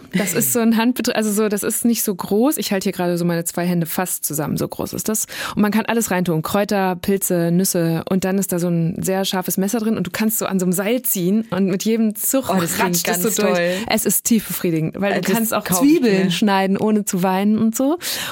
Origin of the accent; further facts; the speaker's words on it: North Rhine-Westphalia, Germany; das kenne ich auch noch aus meiner Heimat im Münsterland